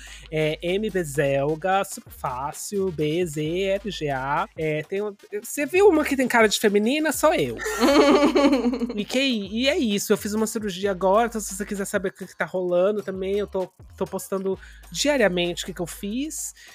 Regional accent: Brazil; Aí eu falo assim, ah, eu sou brasileiro. Eu já ouvi tanto. Nossa, você não parece brasileiro. Eu falo assim, eu não pareço brasileiro porque eu não tenho um corpo de carioca do Rio de Janeiro, obviamente.

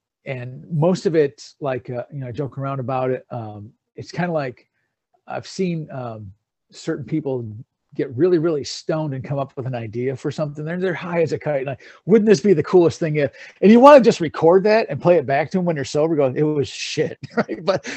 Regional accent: Detroit, Michigan, United States; because they found out I was from Detroit.

